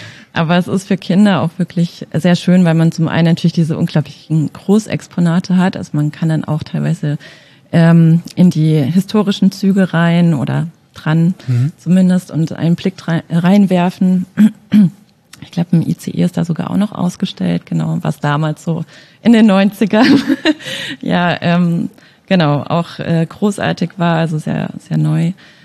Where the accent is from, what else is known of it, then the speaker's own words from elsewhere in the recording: Nuremberg, Bavaria, Germany; Also ich bin in Nürnberg aufgewachsen